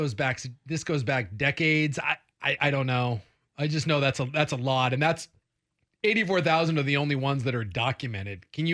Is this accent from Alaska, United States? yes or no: yes; Alaska, United States; And my dad, like growing up in Alaska, we always went camping anyway.